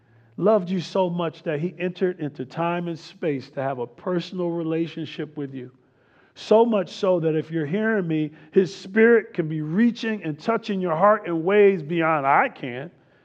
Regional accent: New Jersey, United States; I grew up in New Jersey, and I know there's some Jersey guys here.

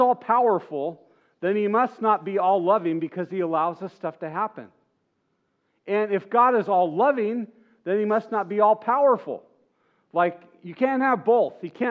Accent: Monrovia, California, United States; born there; I was born in Monrovia, just south of Pasadena.

